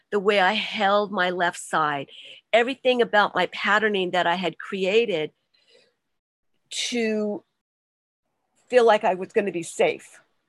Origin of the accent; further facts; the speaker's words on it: California, United States; born there; I was born in Southern California, so I was outside all the time.